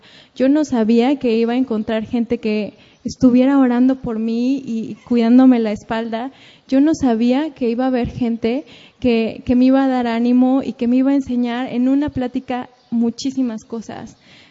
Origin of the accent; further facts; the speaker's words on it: San Luis Potosí, Mexico; porque yo soy de San Luis Potosí.